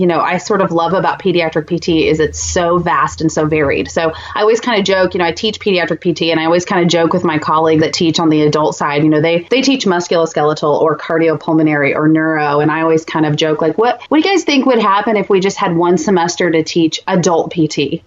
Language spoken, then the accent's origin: English; Kansas City, Missouri, United States; So I have I'm from Kansas City area. And so our local brewery here is Boulevard Brewery.